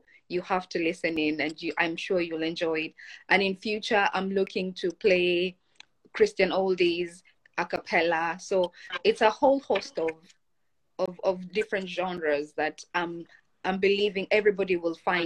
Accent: Kenya; But from where I come from Kenya.

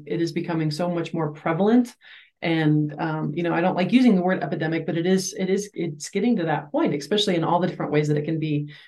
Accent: Nebraska, United States; born there; And I was born in Nebraska. I eat mostly a carnivore type diet.

